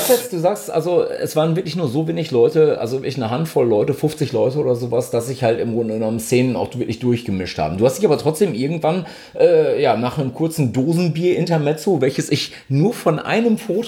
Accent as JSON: {"language": "German", "region": "North Rhine-Westphalia", "country": "Germany", "said": "Ich komme aus einem westfälischen Haushalt, wo es morgens früh schon zum Frühstück Zwiebelmettwurst daumendick auf dem Brot gab."}